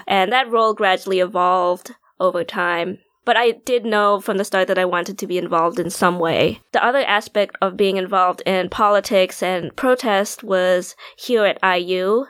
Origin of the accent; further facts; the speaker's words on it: Rhode Island, United States; now in Indiana, United States; I came from Rhode Island. I was born in Rhode Island, and there were definitely a lot more diverse perspectives and people of color where I grew up.